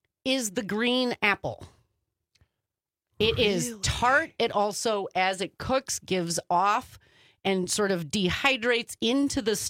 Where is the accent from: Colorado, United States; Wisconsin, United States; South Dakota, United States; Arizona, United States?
Wisconsin, United States; Because I'm from Wisconsin, y'all, and we want... like half the plate is going to be stuffing